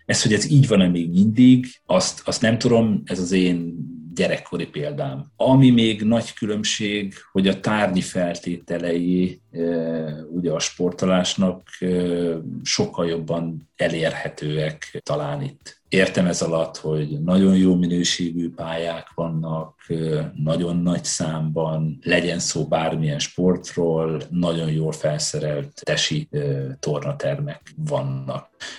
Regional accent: Hajdú-Bihar, Hungary; Én a hajdúságból származom, vidékről, az, hogy a Grundon focizol, és nem egy lakótelepen vagy, mert mifelé nincs lakótelep, ez alap volt.

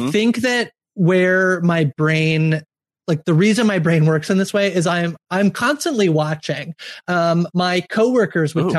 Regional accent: Woodville, Ontario, Canada; I grew up about 2 hours, so it was an hour and a half north of Toronto in a place called the city of Kawartha Lakes, specifically in a village called Woodville, which is very, very tiny.

